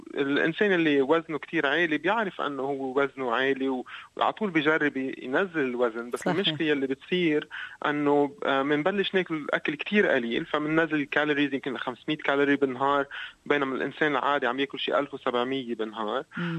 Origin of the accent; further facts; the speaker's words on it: Lebanon; أنا خلقت بال 1980 بلبنان، كانت فترة حرب كتير صعبة